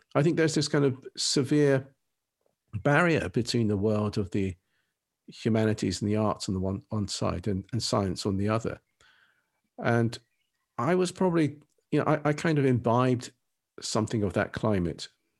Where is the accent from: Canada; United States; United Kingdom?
United Kingdom; England; when I was a child and all the time I was growing up in England.